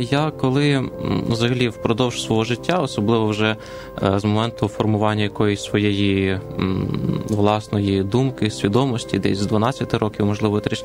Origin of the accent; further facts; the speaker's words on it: Zhytomyr, Zhytomyr Oblast, Ukraine; Народився в травні 1989 року на прекрасній Рівненщині. І так сталося, що дуже скоро довелося виїхати в місто Житомир. Власне, школу і дитинство провів там, але кожного літа, по можливості, батьки намагалися мене до бабусі назад на Рівненщину відправляти.